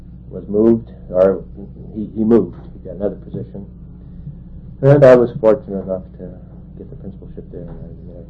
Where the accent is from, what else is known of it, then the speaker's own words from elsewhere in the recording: Vesey, Oklahoma, United States; born there; Okay, I was born in Vesey, Oklahoma, in 1931.